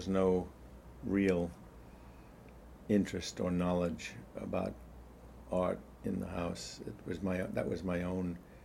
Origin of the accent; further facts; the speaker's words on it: New York City, New York, United States; born there; And I was born in New York, uptown in Washington Heights area, and it's just 80 years ago.